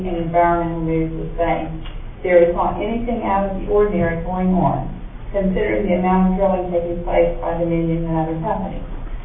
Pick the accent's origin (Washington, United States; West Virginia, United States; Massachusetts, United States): West Virginia, United States; I'm from Harrison County.